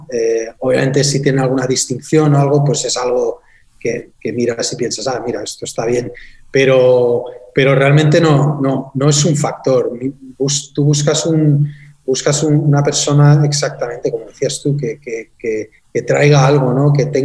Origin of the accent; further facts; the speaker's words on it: Spain; Y bueno, como españoles tenemos la suerte de tener el español, ¿no?